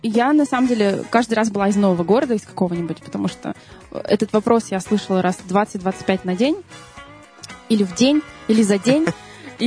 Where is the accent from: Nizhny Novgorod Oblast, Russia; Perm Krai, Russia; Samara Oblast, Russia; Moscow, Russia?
Perm Krai, Russia; Perm; moved away; потому что я не из Питера, я из Перми приехала сюда.